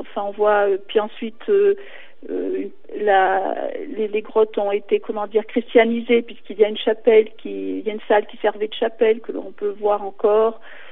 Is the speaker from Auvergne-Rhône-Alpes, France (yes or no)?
yes; Auvergne-Rhône-Alpes, France; Et c'est vrai que chez nous, dans le Velay, dans la Haute-Loire en général, dans tous les villages, il y a une légende